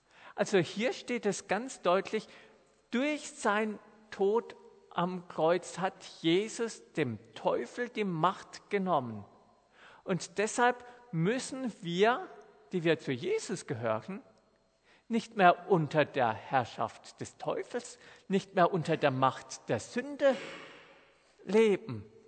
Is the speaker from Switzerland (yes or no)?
yes; Switzerland; Weil wir als Schweizer sind ein freies Volk von freien Bürgern.